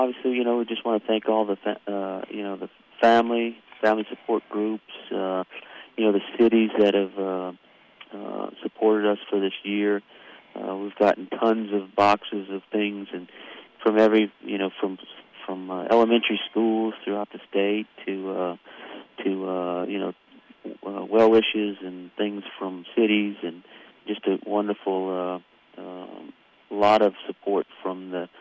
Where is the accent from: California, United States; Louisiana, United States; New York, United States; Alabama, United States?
Louisiana, United States; Abbeville; now in Houston, United States; No, born and raised in Abbeville. Right now I live in Houston. I moved to Houston about 3 years ago with my family.